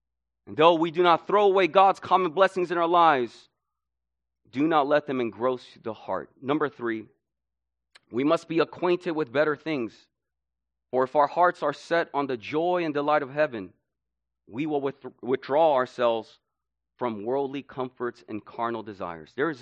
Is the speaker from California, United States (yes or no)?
yes; California, United States; now in Fullerton, United States; people would know when I was in LA, I was from the Bay. From the way I talk, from the teams I rooted for, right, to my pride from being from the Bay.